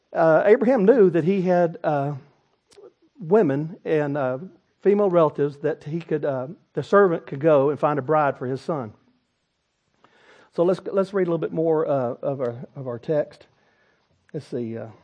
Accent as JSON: {"language": "English", "region": "Texas", "country": "United States", "said": "I'm from East Northeast Texas, but I mean Uz and Buzz."}